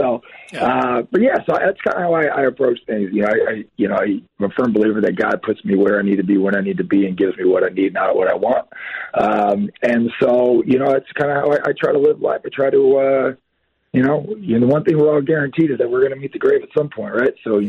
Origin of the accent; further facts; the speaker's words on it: Santa Clara, California, United States; It was back in my hometown of Santa Clara, you know, Santa Clara County